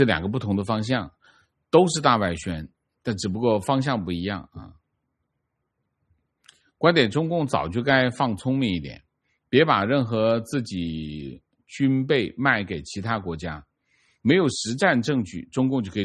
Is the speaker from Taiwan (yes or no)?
yes; Taiwan; 请习近平尊重我们台湾人民自己的选择。